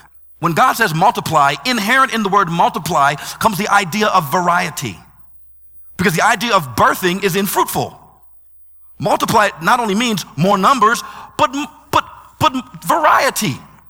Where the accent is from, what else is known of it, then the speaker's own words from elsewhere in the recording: United States; I come from America.